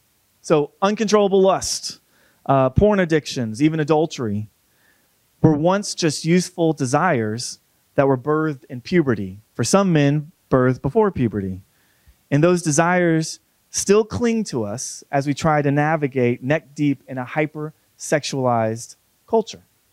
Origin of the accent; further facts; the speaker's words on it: Florida, United States; I'm from Florida. I don't see caves ever.